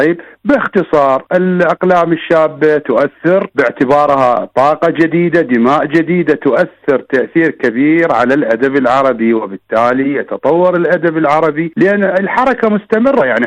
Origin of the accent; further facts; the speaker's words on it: Iraq; عندنا في العراق